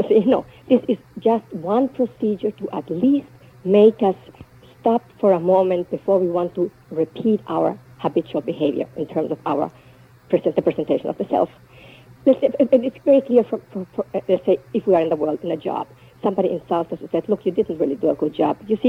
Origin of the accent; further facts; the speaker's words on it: Venezuela; I grew up in South America. I had advantages just by the mere fact the way I looked.